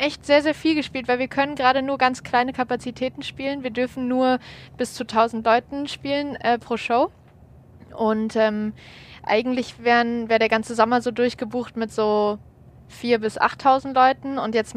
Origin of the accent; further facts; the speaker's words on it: Kassel, Hesse, Germany; now in Kiel, Germany; Naja, ich komme ja aus Kassel, ist ja so die zentralste Stadt, ja, oder eine der zentralsten Städte in, ja, Deutschland.